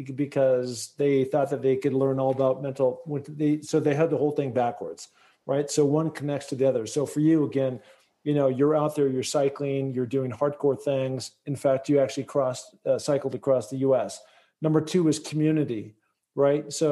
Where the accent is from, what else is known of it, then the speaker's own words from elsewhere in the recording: Seattle, Washington, United States; I'm from Seattle. We used to have a team called the Seattle Supersonics.